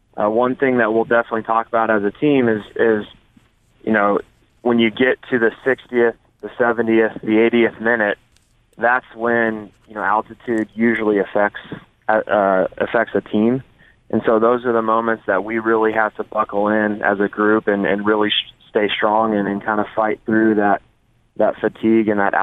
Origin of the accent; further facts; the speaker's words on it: Kansas City, Missouri, United States; And I think growing up in the Midwest, especially here in Kansas City